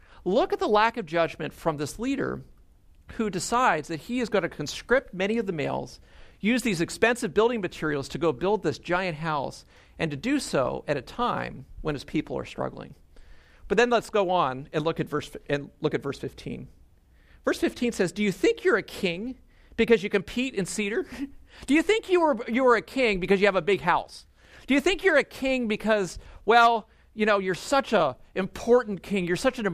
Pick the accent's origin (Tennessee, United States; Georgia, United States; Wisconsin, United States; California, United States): California, United States; I mean, I came from Southern California. I mean, if you say woe, it's more, whoa, dude, surf's up.